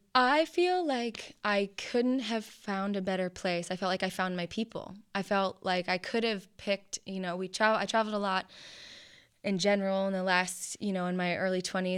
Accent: Rochester, New York, United States; when I finished undergrad, I went back to my hometown of Rochester

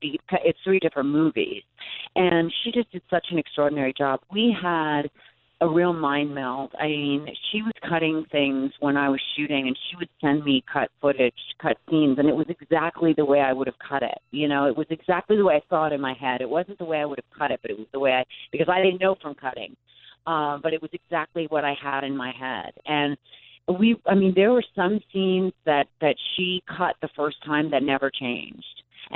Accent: Manhattan, New York, United States; I mean, God, I grew up in Manhattan. I could have watched it when I was 9.

